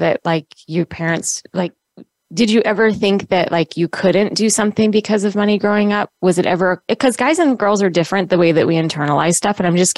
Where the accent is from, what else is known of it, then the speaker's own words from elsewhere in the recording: North Las Vegas, Nevada, United States; So Jimmy and I grew up in different sides of the city. I grew up in North Las Vegas area, and he grew up in Henderson, which at that time were like worlds apart.